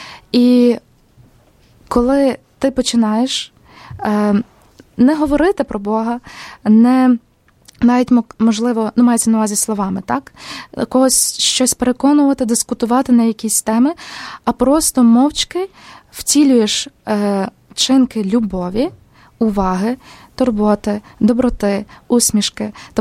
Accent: Ivano-Frankivsk, Ivano-Frankivsk Oblast, Ukraine; і я з Івано-Франківська.

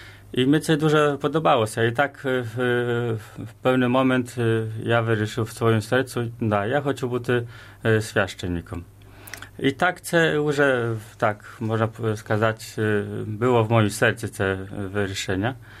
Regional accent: Rzeszów, Subcarpathian Voivodeship, Poland; Ukrainian is a second language; я сам з Польщі, з міста Рзешów

